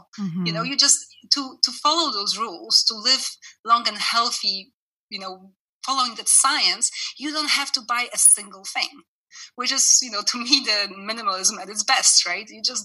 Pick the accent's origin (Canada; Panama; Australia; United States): Canada; I mean, I'm Canadian as well. I lived in Canada for many years, and there is a difference.